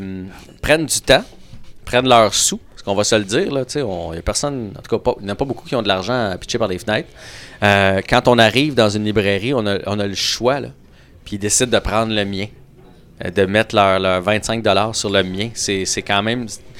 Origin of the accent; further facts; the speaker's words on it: Maskinongé, Quebec, Canada; En plus que c'était à Louisville, dans mon patelin. Moi, j'ai grandi à Masquinongé.